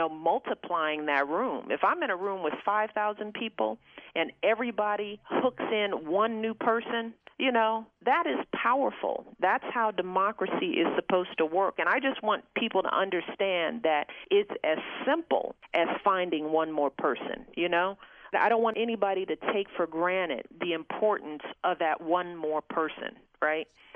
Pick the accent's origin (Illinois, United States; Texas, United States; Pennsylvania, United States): Illinois, United States; places like California, New York, Illinois even, my hometown.